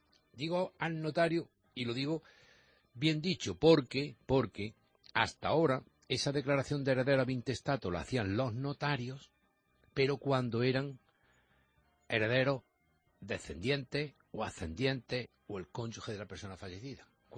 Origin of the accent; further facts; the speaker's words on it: Jaén, Andalusia, Spain; como yo sé que soy de Jaén